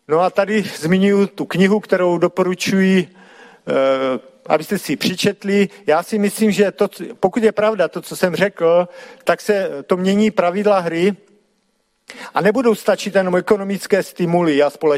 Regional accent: Moravia, Czechia; takže tím chci říct, že jsem z Moravy

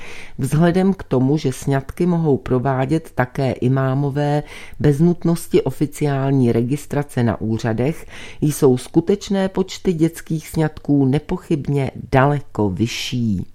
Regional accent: Iran; Czech is a second language; Íránská islámská republika, odkud pocházím

